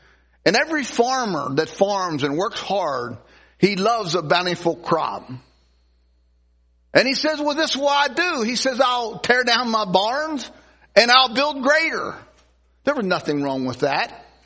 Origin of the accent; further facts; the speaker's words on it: United States; being an American, it's a little hard to know how it works in Costa Rica.